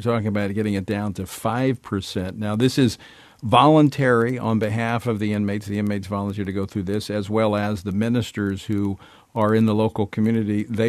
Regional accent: Louisiana, United States; one sheriff in my home state of Louisiana

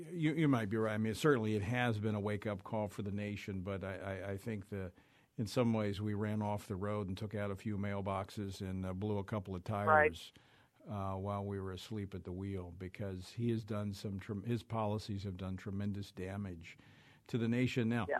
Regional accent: Baton Rouge, Louisiana, United States; And we're going to go straight to my hometown of Baton Rouge, Louisiana, where Ricky is on the line.

